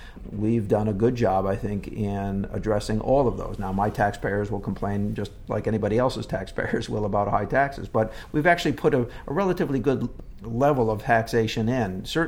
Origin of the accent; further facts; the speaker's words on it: Stamford, Connecticut, United States; born there; also born or lived in Boston / New York; I was born in Stamford. I went to college and law school in Boston, and I was a prosecutor in New York.